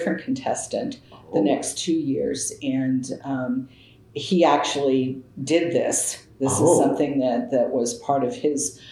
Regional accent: Missouri, United States; I'm from Southeast Missouri, and so where I went to school is about 120 miles south of St. Louis

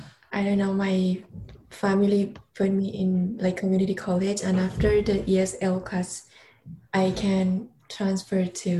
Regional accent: Spain; English is a second language; I'm from Spain. Like, I was born in Spain and grew up in Spain as well. But my parents are Chinese

